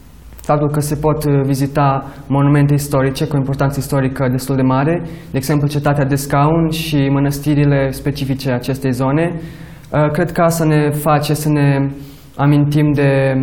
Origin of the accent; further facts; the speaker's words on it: Romania; Romanian is a second language; În rest, sincer, mă simt acasă în România pentru că aici am crescut. Nu sunt român, nu am cetățenie, dar sunt român cu sufletul.